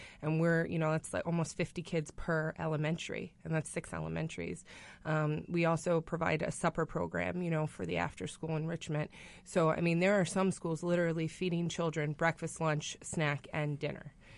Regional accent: New York City, New York, United States; now in Indiana, United States; And I'm not actually originally from Indiana. I'm from New York City.

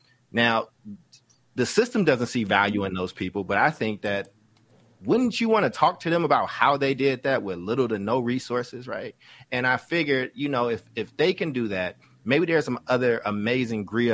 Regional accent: Maywood, Illinois, United States; born there; I was born in Chicago. I was born in the same neighborhood as Fred Hampton.

